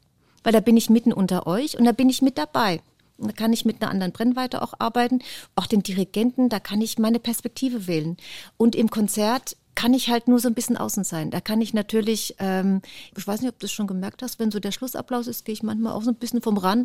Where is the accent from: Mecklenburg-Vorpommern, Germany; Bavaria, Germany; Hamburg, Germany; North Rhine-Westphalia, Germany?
Bavaria, Germany; Großheubach; Ich komme aus Groß Heubach.